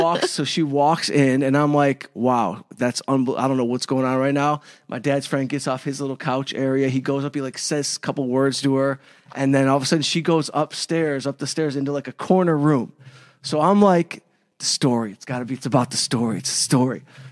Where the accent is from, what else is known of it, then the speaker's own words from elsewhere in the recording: Detroit, Michigan, United States; So I grew up in Detroit, right? You know, I grew up outside Detroit